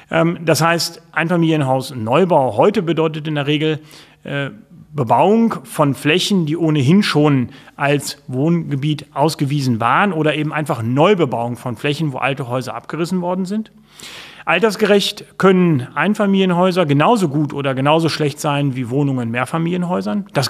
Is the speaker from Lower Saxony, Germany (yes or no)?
yes; Lower Saxony, Germany; bin ich, glaube ich, sehr unbayerisch als fast Norddeutscher. Insofern, ich glaube, ich bin ein typischer Niedersachse.